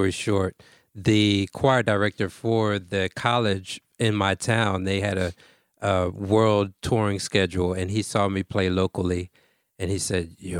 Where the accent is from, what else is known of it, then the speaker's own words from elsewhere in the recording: Baltimore, Maryland, United States; I'm from Baltimore, Maryland.